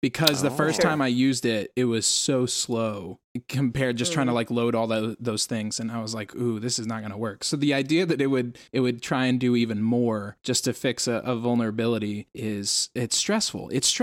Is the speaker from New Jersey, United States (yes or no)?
no; Texas, United States; Oh, yeah, it's Tim Cruz, the proud senator from my home state, Texas.